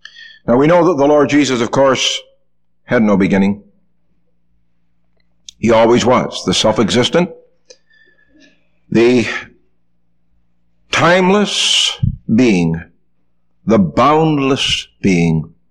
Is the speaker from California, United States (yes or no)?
no; Buffalo, New York, United States; also born or lived in Canada; I was born in Canada and raised in Buffalo